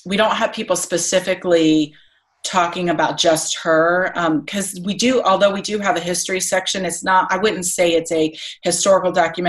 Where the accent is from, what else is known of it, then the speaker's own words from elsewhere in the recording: Florida, United States; And I grew up in Florida, so seeing a lot of space shuttle launches